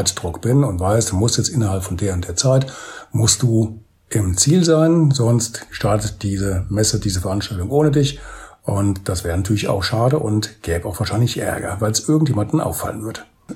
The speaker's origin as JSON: {"language": "German", "town": "Bad Orb", "region": "Hesse", "country": "Germany", "tie": "born or raised there", "said": "mache so ein bisschen Werbung für meine Heimatstadt, für Bad Orb"}